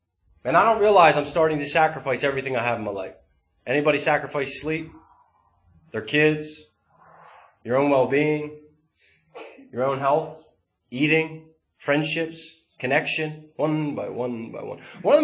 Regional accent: Philadelphia, Pennsylvania, United States; I grew up in Northeast Philadelphia, so I would hang out with the Mayfair kids, right?

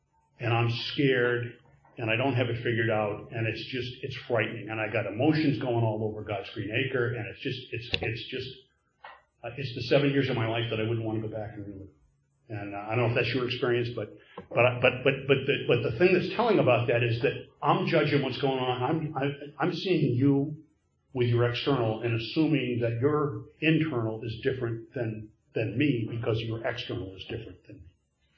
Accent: Maine, United States; I'm from Maine, so that's kind of where the story starts. I'm from rural Maine. My dad was a college professor, and I grew up out in the country

